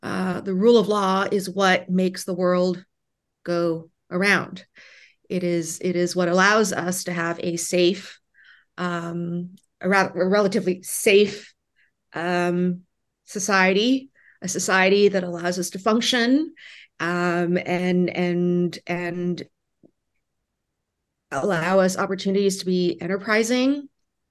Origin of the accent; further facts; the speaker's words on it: Vietnam; a critical part of my identity is that I am a refugee from Vietnam to this very day. And until I die, I will be a refugee from Vietnam.